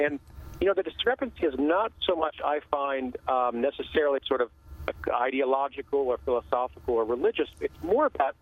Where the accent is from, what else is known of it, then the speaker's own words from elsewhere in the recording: United States; I didn't feel attacked as an American.